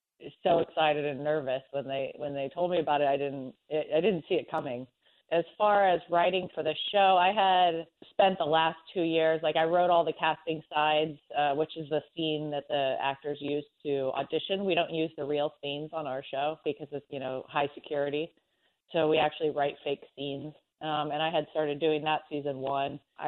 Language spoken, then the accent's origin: English; Nebraska, United States; now in Los Angeles, United States; So I moved to LA. When I was in Nebraska, I was writing. I had a job writing for the railroad, so I was like traveling around writing their newspaper for freight trains.